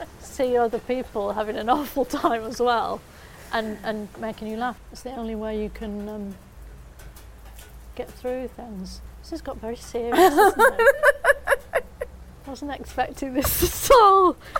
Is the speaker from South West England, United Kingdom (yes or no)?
no; Bolton, North West England, United Kingdom; Can I be in it? I'm from Bolton, you know.